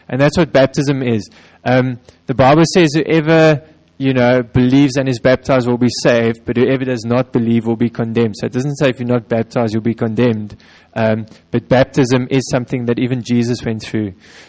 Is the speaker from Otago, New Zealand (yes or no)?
no; Wellington, New Zealand; I was actually in Shofar last week in my hometown of Wellington